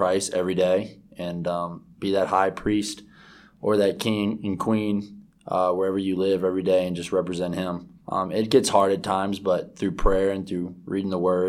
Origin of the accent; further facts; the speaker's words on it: New Orleans, Louisiana, United States; I'm from Louisiana, New Orleans. I'm currently 22 years old, and I play basketball at Presbyterian College.